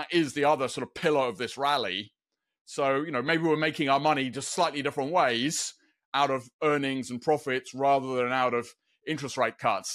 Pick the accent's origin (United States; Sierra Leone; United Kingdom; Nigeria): United Kingdom; Scotland; Well, I'm Scottish